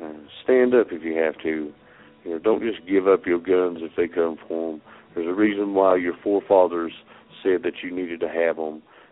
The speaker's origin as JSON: {"language": "English", "country": "United States", "said": "I can assure you I'm not an insurgent. I'm an American"}